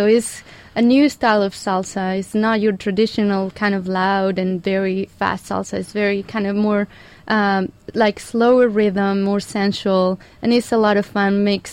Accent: Spain; I'm from Spain, and that just sometimes goes natural.

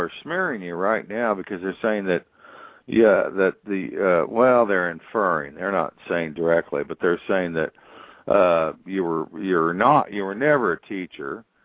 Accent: LeRoy, Kansas, United States; I want to extend an invitation to you, Bill, Representative Otto from my hometown, Leroy, Kansas.

